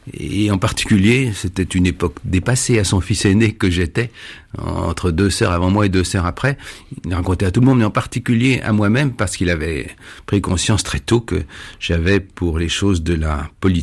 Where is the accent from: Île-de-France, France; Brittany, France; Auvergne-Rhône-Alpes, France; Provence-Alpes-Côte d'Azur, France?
Auvergne-Rhône-Alpes, France; Grenoble; born there; je suis né à Grenoble, soit en Franche-Comté, puisque mes ancêtres étaient paysans dans le département de la Haute-Saône, et que mon grand-père avait une maison dans le village que j'aime beaucoup, de Rio